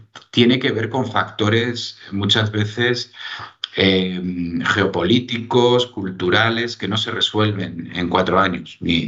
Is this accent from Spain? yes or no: yes; Asturias, Spain; la hospitalidad a la hora de servirte la comida de mi tierra, que somos los asturianos